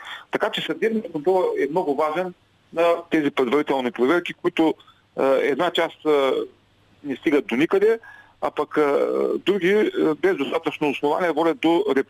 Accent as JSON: {"language": "Bulgarian", "country": "Turkey", "said": "от Турция съм."}